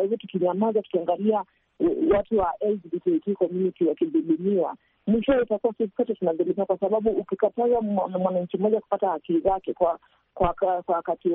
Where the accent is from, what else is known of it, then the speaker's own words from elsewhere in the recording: Kenya; sisi kama Wakenya, roho zetu zinaomba na chungu tunaosikia ni kwamba sisi tumezaliwa Kenya, sisi tunaipenda nchi yetu, sisi tunafanya kazi nchini Kenya, tunalipa ushuru nchini Kenya, masomo yetu tumesomea Kenya